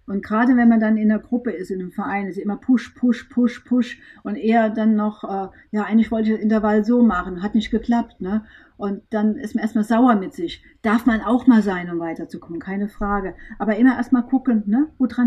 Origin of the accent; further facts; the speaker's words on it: Rhineland-Palatinate, Germany; Ich bin hier bei uns in Rheinland-Pfalz im Westerwald groß geworden, da gibt es kein Open Water.